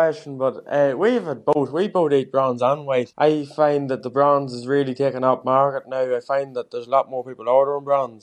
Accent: Omeath, County Louth, Ireland; I'm from Omate in County Louth.

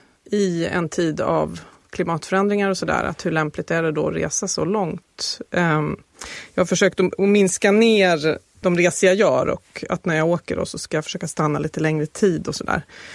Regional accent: Sweden; Och då tänker man ju som svensk att det kan ju inte vara så långt kvar mellan Singapore och Darwin.

